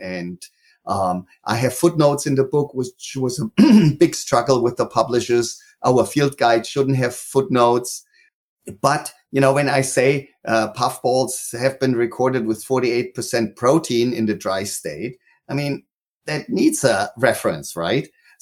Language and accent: English; Munich, Bavaria, Germany; growing up in Munich, Germany, and then Chernobyl happened when I was, 23 or so.